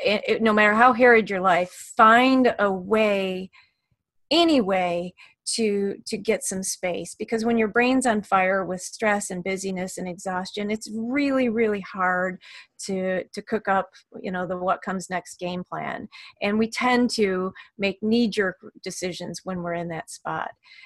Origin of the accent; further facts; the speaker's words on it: Detroit, Michigan, United States; moved away as an adult; now in Portland, United States; So I moved to Portland 8 years ago, almost 8 years ago today, from Michigan. I grew up in Metro Detroit, and I had a young daughter at the time